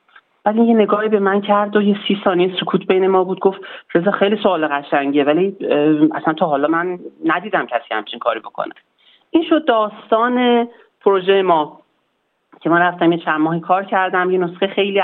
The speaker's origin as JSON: {"language": "Persian", "country": "Iran", "tie": "born or raised there"}